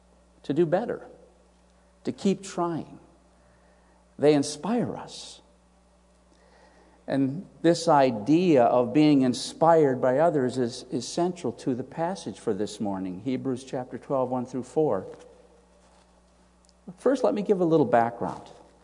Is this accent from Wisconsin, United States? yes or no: yes; Wisconsin, United States; I might have mentioned this before here, but I grew up in Wisconsin during the 1960s, the glory years of Green Bay football